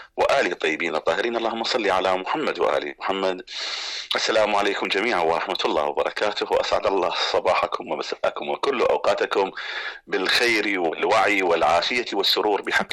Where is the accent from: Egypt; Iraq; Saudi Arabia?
Iraq; انا اتحدث يعني كعراقي